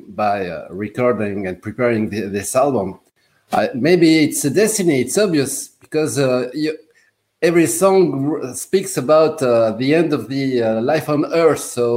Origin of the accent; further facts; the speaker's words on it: Tunisia; English is a second language; I spoke about speaking French, but I'm from Tunisia.